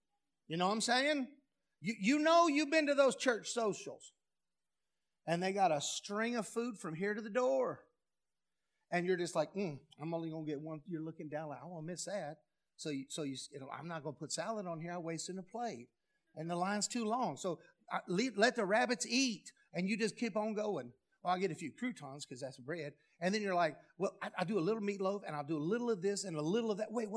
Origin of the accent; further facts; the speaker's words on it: Houston, Texas, United States; I grew up in Houston as a young kid, and the ice cream truck would come around, hearing from blocks away.